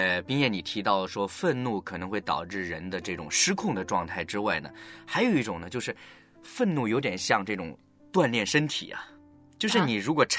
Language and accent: Chinese; China; 在我们中国人的传统里面会有一个叫提醒不要生气的口诀。